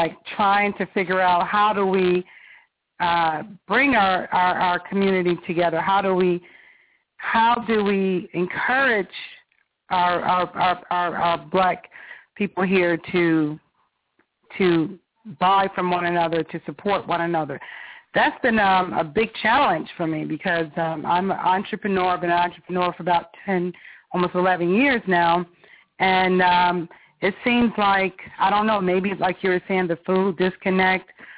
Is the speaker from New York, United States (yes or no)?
yes; Buffalo, New York, United States; because I'm here in my hometown, Buffalo